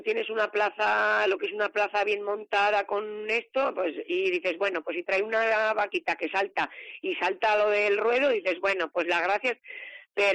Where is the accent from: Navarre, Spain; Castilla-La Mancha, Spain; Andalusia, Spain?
Navarre, Spain; Fontellas; yo soy de Fontellas de siempre, y la verdad que es un pueblito